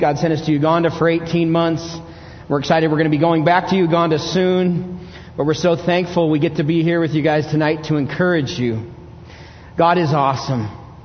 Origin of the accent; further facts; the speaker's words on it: Oregon, United States; We're from Oregon.